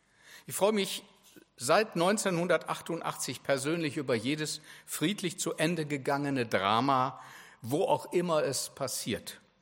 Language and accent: German; Bottrop, North Rhine-Westphalia, Germany; Meine Heimatstadt ist Bottrop, die meiner Frau auch. Bottrop liegt bei Essen.